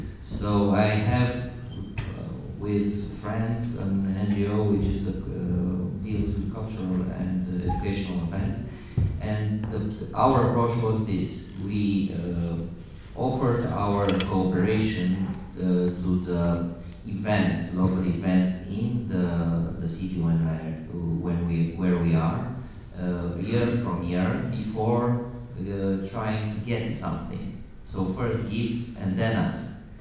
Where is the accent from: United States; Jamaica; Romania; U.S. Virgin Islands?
Romania; English is a second language; So I'm from Romania